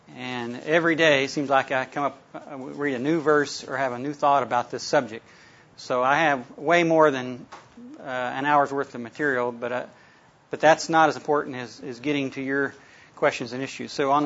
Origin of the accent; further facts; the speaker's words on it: North Carolina, United States; I grew up in North Carolina. The first 18 years of my life, I entered the Air Force right out of high school.